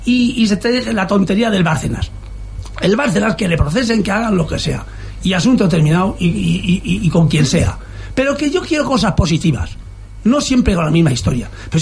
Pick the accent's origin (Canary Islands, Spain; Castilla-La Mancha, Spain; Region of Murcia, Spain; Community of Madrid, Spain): Castilla-La Mancha, Spain; Señores de la Alcarria, que es de donde yo soy